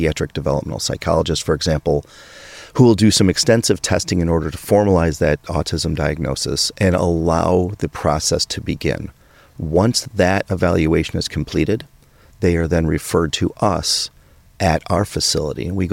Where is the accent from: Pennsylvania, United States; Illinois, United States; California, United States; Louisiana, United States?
Illinois, United States; Chicago; also born or lived in Florida; So we left Florida. I was born and raised in Chicago.